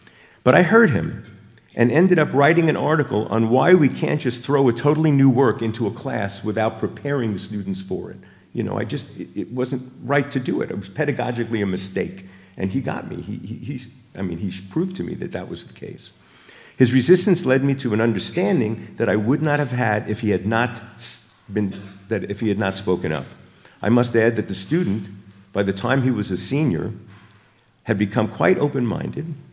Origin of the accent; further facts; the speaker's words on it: Brooklyn, New York, United States; You know, I grew up in Brooklyn. I went to a school that was half black, half white.